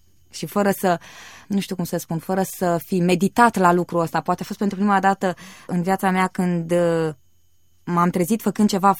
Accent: Caransebeș, Caraș-Severin, Romania; atunci când s-a făcut o evanghelizare în oraș, sunt din Caransebeș

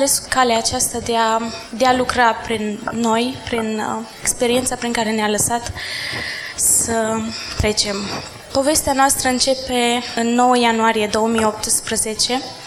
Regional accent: Iași, Iași County, Romania; Sunt împreună cu soțul meu, Adi, și cu băiețelul nostru, Aaron. Venim din Iași

